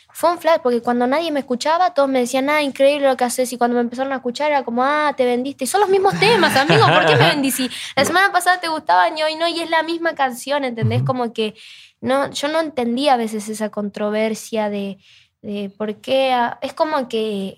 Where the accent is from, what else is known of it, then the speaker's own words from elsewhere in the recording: Rosario, Santa Fe, Argentina; Yo soy de Rosario y era como ir de, no sé, de México a Nueva York